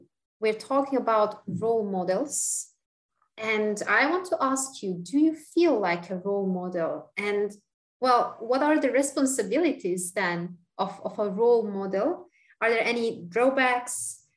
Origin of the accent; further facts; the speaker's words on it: Serbia; I come from Serbia, and I know that in my country